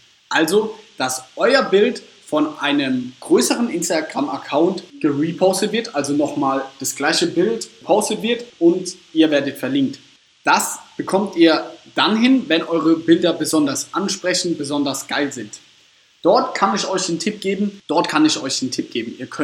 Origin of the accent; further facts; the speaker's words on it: Ladenburg, Baden-Württemberg, Germany; Ich komme aus Ladenburg